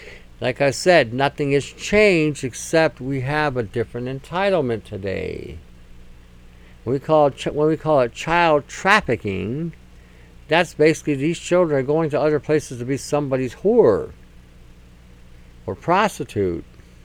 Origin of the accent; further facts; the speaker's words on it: Detroit, Michigan, United States; when I grew up in Detroit back in the 60s, it was a violent town.